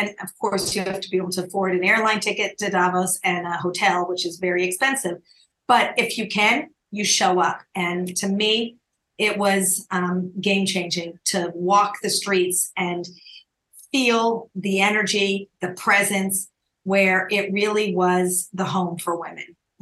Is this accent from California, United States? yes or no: yes; Los Angeles, California, United States; I'm coming in from Los Angeles. I'm home. This is my hometown.